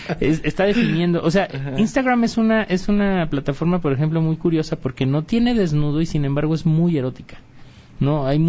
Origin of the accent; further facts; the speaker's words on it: Mexico; Y como mexicano es cuando te das cuenta del arrastre y de la huella cultural que nuestros símbolos han dejado más allá.